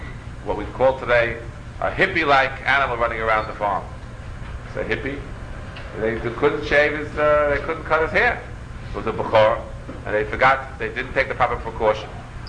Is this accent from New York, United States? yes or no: yes; Queens, New York, United States; When I was a young man, growing up in Queens, I had a Rebbe, who was the Rebbe Shmaryo Shulman.